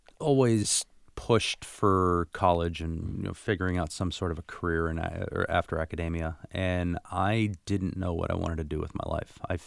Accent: Massachusetts, United States; I wasn't from Southie. I was from a small suburb, so it wasn't that inte

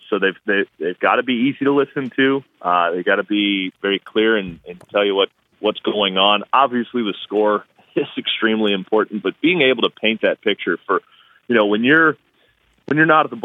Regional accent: Kansas City, Missouri, United States; I've always, growing up, I grew up in Kansas City, so Denny Matthews was the guy that I grew up listening to as a kid.

